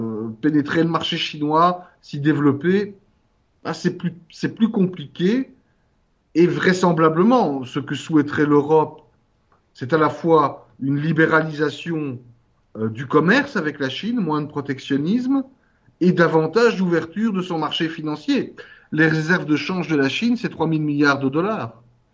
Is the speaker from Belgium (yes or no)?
yes; Wallonia, Belgium; Je suis wallon, je vis dans une toute petite région du monde.